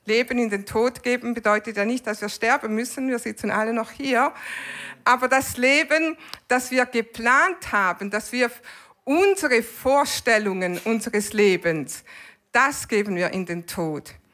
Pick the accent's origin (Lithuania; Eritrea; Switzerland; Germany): Switzerland; wir mögen Schnee als Schweizer